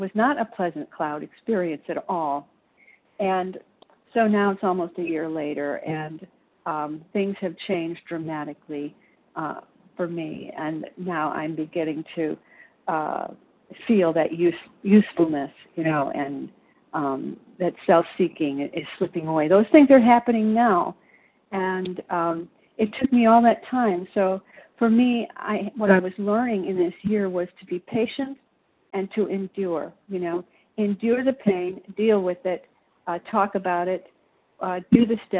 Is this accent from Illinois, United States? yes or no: yes; Illinois, United States; Oh, thank you. I'm from Illinois.